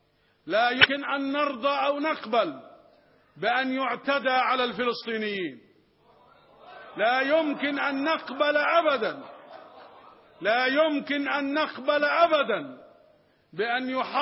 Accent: Egypt; نحن كمصريين

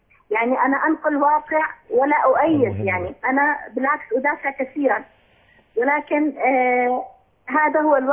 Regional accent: Jordan; نعم انا فلسطينيه اردنيه

